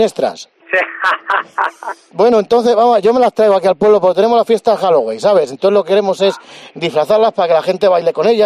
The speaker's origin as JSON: {"language": "Spanish", "town": "Brunete", "region": "Community of Madrid", "country": "Spain", "said": "Hombre, yo soy de Brunete, ¿dónde estoy llamando yo?"}